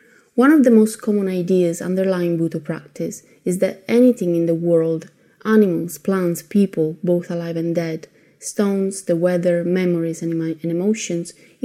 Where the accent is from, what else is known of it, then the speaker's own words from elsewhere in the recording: Italy; English is a second language; I'm from Italy.